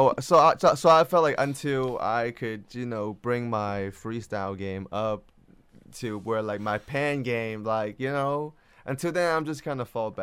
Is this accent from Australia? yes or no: no; Hong Kong; English is a second language; now in United States; Well, like, I'm from Hong Kong originally.